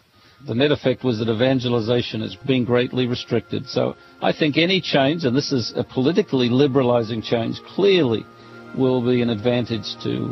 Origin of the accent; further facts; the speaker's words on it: Australia; Well, it was wonderful for me because I'm an Australian